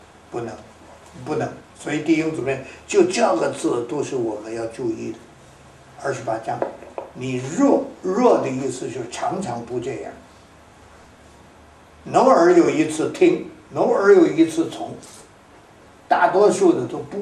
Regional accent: China; 我们中国人也说嘛

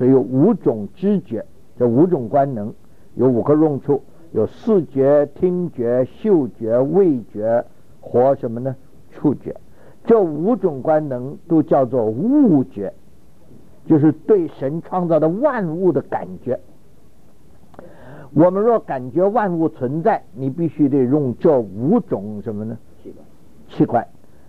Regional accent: China; 我们中国人叫三魂

